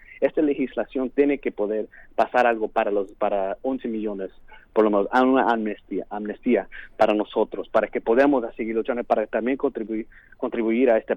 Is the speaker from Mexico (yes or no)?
yes; Mexico; now in United States; Yo nací en México, soy mexicano.